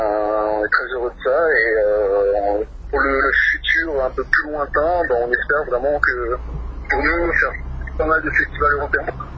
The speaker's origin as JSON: {"language": "French", "town": "Cernay", "region": "Grand Est", "country": "France", "said": "Nous, on vient de Cernay à la base."}